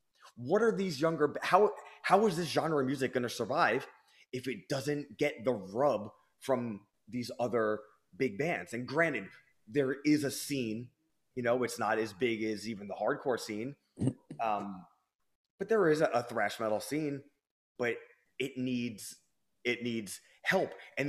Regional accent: New York, United States; We're both from New York.

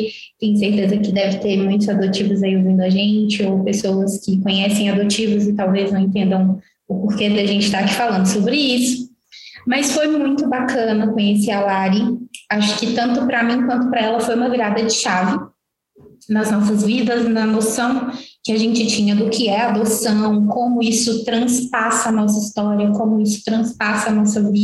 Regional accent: Senador José Porfírio, Pará, Brazil; now in Minas Gerais, Brazil; porque eu sou paraense, eu sou de uma ilha chamada Senador José Porfírio, lá no Pará, mas eu não morava mais no Pará, atualmente eu moro em Minas.

